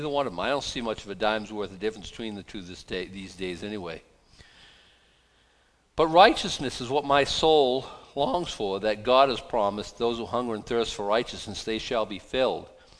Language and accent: English; United States; When I was in Japan in 1980, it was where I got saved. It was cool being American in Japan.